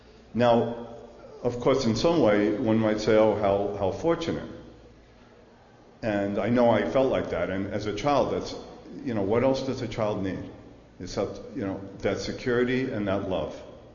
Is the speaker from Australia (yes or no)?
no; New York City, New York, United States; So I'm too from Washington Heights and New York.